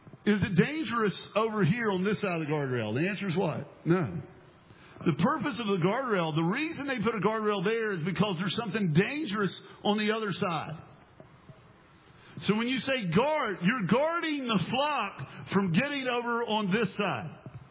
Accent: West Virginia, United States

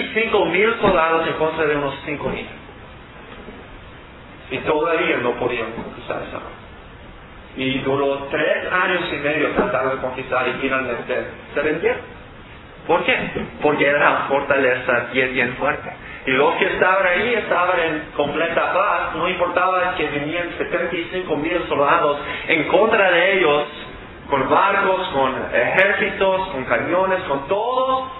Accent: Andalusia, Spain; born there; Donde yo nací en España, estuvimos cerca de una roca bien famosa.

